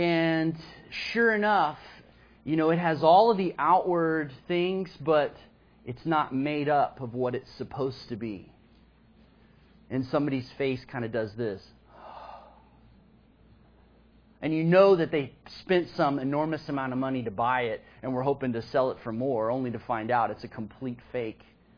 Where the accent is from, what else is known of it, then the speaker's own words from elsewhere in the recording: Texas, United States; And of course, I grew up in Texas, so I love guns.